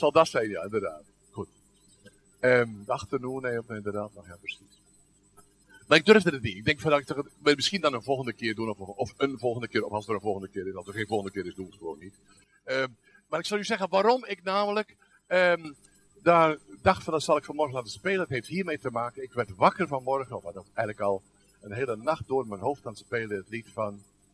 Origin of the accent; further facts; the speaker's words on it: Woesten, West Flanders, Belgium; als u tegen mij spreekt, kunt u rustig West-Vlaams tegen mij spreken. Dus dat is helemaal geen probleem. Ja? Ik kom uit het diepe West-Vlaanderen, oftewel Woesten. Dat is de gemeente Vleteren.